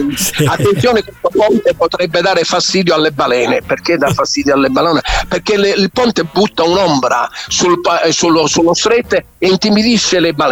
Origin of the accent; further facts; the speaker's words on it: Sicily, Italy; Io sono siciliano, ancora ci state perdendo tempo.